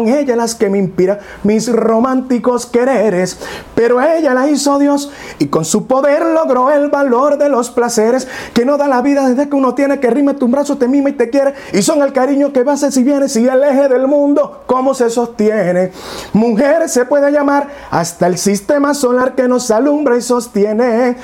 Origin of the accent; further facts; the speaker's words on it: Carora, Lara, Venezuela; also born or lived in Barquisimeto; now in Maracaibo, Venezuela; yo nací en Carora, Estado Lara, y mi tierra, por supuesto, la amo. Sin embargo, yo creo que Maracaibo me adoptó como su hijo, por decirlo así. Y llegué a Maracaibo, incluso yo vivía en Barquisimeto.